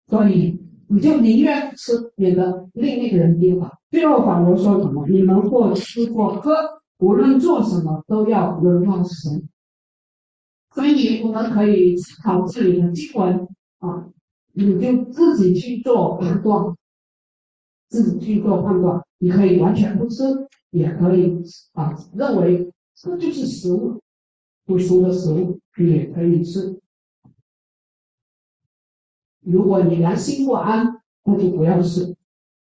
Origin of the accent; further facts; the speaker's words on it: Hainan, China; 我的老家海南那边，我们是吃猪血、鸭血，吃的还很香啊。